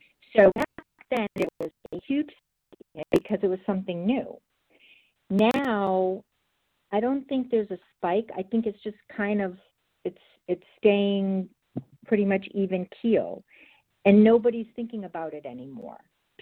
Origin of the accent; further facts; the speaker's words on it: Boston, Massachusetts, United States; now in South Carolina, United States; because I'm originally from Boston, so I always say, listen, you know, I'm a little bit Yankee, a little bit y'all